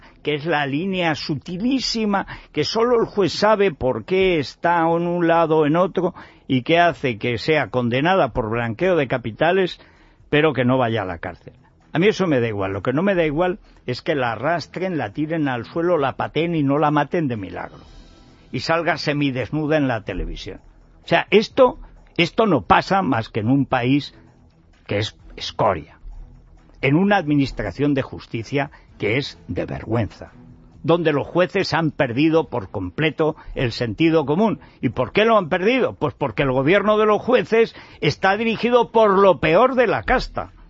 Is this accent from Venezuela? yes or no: no; Spain; como ciudadano español